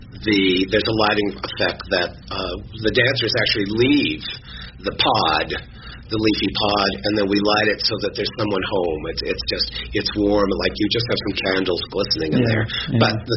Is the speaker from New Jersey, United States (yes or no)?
no; Seattle, Washington, United States; They live in Seattle now, which is my hometown.